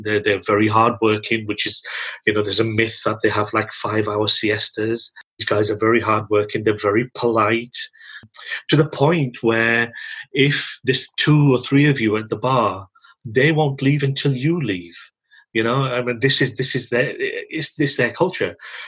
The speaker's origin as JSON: {"language": "English", "country": "India", "tie": "born or raised there", "also_born_or_lived": "England", "first_language": "Punjabi", "second_language": "English", "said": "No. I grew up speaking Punjabi. Punjabi is my native language. It's spoken by my parents. And when I went to school, that's the first time I was exposed to English."}